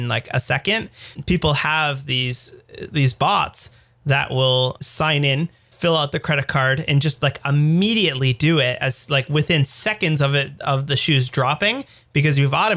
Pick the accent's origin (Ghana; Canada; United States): Canada; why would you need to buy US postage as a Canadian, right?